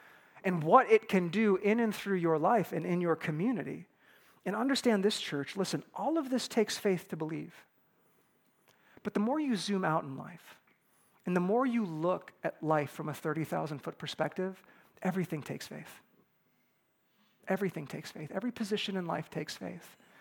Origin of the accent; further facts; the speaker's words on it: Midwest, United States; Listen, folks, I grew up in the Midwest. The Midwest is not beautiful, okay?